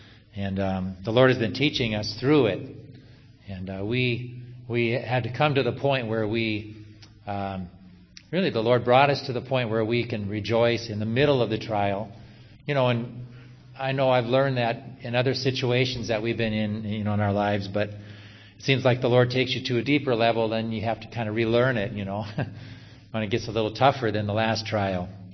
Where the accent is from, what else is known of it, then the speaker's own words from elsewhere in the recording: Minnesota, United States; when I was a kid, there was a cuss word that was used a lot in my hometown in Minnesota.